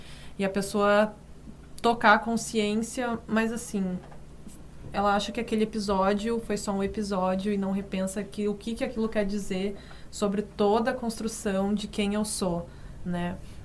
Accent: Campo Bom, Rio Grande do Sul, Brazil; eu fui criada na infância em Campo Bom, que é uma descendência totalmente alemã

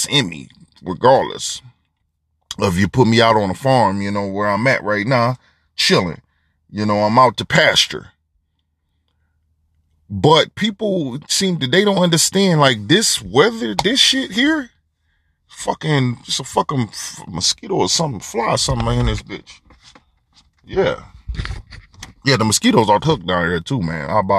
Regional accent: Detroit, Michigan, United States; now in Florida, United States; And I'm amazed at it because I grew up in Detroit, where you got all four seasons, sometimes in one day.

